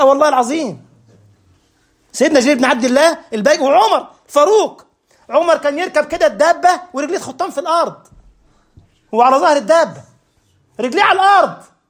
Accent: Egypt; انا اذكر مره ودونا متحف عندنا في مصر من المتاحف وتابع المدرسه احنا الصغار

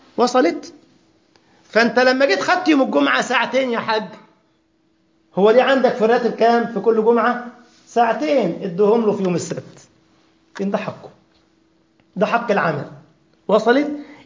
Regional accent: Egypt; moved away as an adult; now in Germany; انا كنت قبل ان اتي المانيا اعمل بحقل التدريس مواد الشرعية واللغة العربية في مدارس خاصة عندنا في مصر

